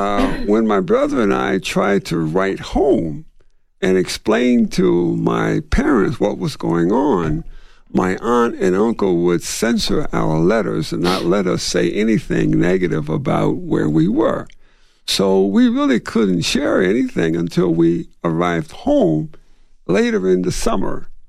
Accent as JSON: {"language": "English", "region": "New Jersey", "country": "United States", "tie": "born or raised there", "said": "But the title is a misnomer. I was born and raised in South Jersey."}